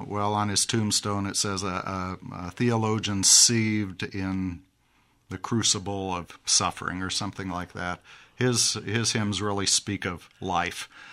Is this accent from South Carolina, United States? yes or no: no; Iowa, United States; I grew up in Iowa